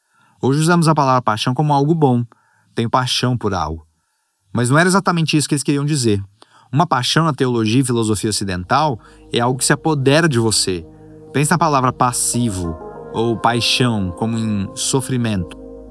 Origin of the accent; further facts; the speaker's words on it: Netherlands; eu sou holandês